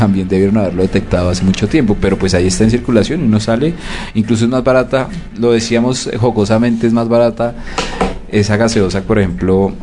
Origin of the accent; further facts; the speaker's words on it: Colombia; como un colombiano que sabe que allá afuera hay una cantidad de comida chatarra